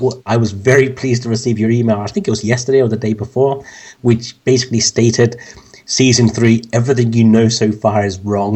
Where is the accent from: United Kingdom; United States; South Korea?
United Kingdom; London; from London.